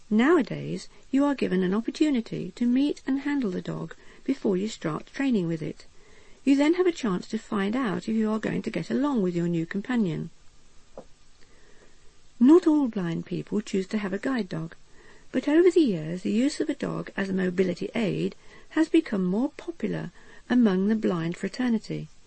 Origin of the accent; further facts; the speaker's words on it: Luton, East of England, United Kingdom; born there; I was born in Luton during the 30s.